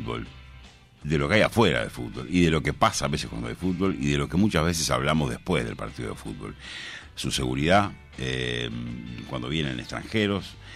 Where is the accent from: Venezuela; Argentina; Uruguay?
Uruguay; Con la circunstancia de que acá, si somos uruguayos, salimos del estadio y nos vamos para casa.